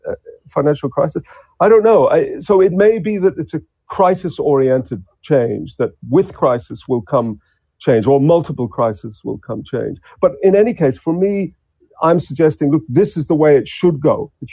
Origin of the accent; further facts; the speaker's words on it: Ireland; now in Australia